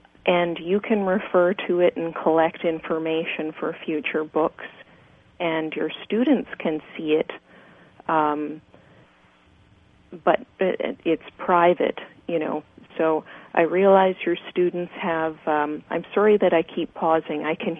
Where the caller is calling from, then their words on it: Canada; I'm calling from Canada.